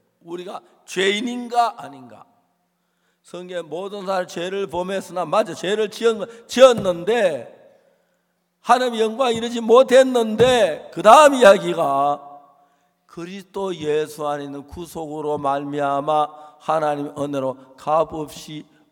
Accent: South Korea; 저는 한국에서 태어나서 자라면서

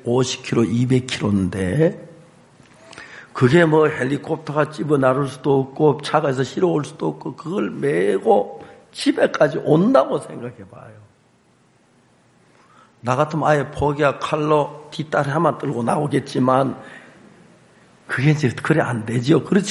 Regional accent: Gyeongsang, South Korea; 사실 제 아내는 서울서 자랐고 저는 경상도서 자랐기 때문에 우리가 식성이 안 맞았어요.

